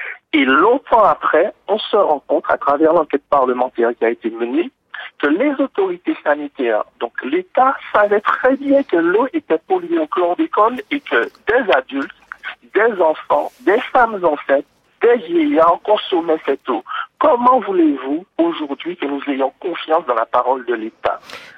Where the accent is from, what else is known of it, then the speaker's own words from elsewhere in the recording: France; nous aussi nous sommes français